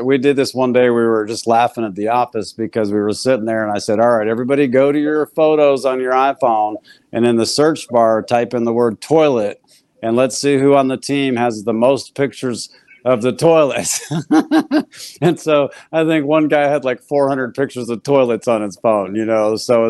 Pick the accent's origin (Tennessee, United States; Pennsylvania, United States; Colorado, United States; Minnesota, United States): Colorado, United States; Denver; born there; I was born in Denver, Colorado.